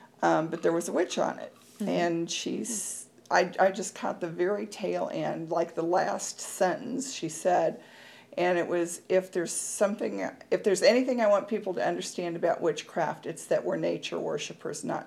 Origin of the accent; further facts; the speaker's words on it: Kansas City, Missouri, United States; mm-hmm. and I'm from Kansas City. I was born and raised here.